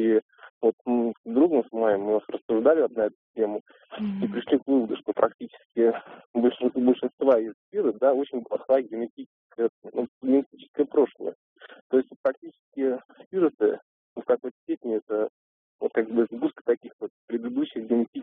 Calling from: Moscow, Russia; А, я из Москвы звоню.

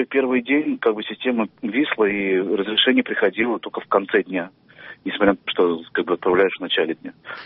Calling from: Kazan, Tatarstan, Russia

